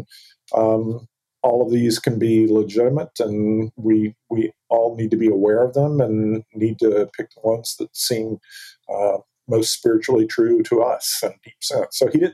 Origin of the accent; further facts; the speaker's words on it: Florida, United States; I grew up in North Florida. I'm actually a fifth-generation Floridian. North Florida is the South, culturally and politically, whereas South Florida is the North.